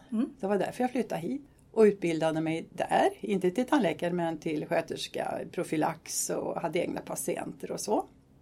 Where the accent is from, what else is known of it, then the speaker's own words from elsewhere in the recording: Brunskog, Värmland, Sweden; accent: Värmland dialect; moved away; Jag är då en värmlänning i försingringen och det hörs väl på min dialekt.